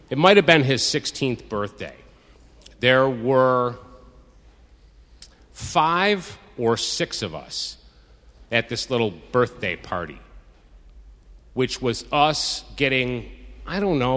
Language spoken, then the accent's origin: English; Rochester, New York, United States; I grew up in Rochester, New York. I was born in 1959. I'll be 50 years old this year.